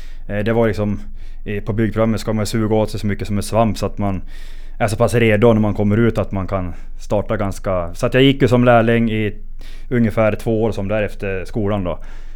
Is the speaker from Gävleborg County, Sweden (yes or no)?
yes; Hofors, Gävleborg County, Sweden; är en 26-åring, född och uppvuxen i Hofors.